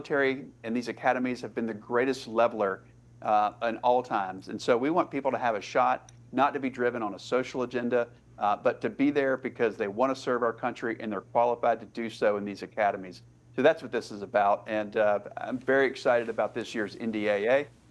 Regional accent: North Carolina, United States; and I'm from North Carolina

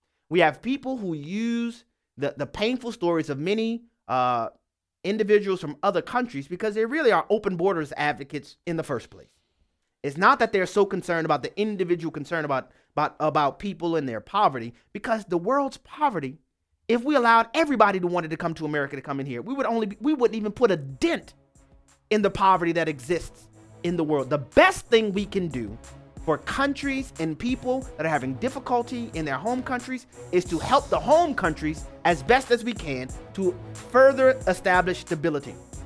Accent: United States; I am an American.

